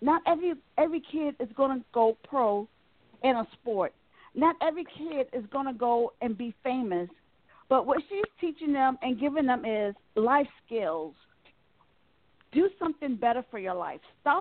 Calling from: Maryland, United States; I'm calling from Maryland.

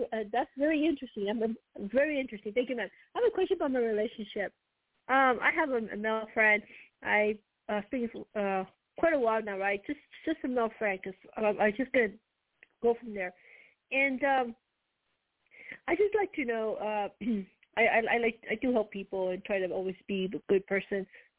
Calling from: New Mexico, United States; I'm calling from New Mexico.

